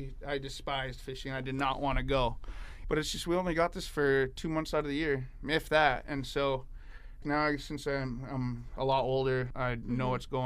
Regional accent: Dillingham, Alaska, United States; I was born and raised here in Dillingham.

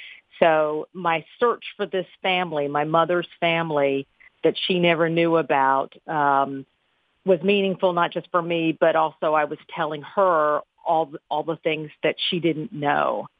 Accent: Illinois, United States; also born or lived in Newton, Mississippi / New York; I was born in Newton, Mississippi. And as I said before, it's a town between Chunky and So-So. And we moved up to Illinois near Chicago. And then from there, I went to college, and then I went to New York.

